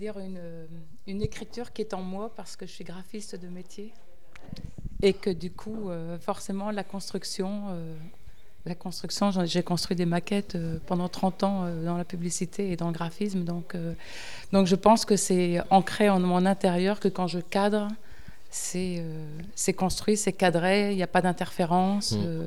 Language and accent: French; Lille, Hauts-de-France, France; je viens de Lille, donc je suis arrivée avec mes cadres, je ne connaissais rien.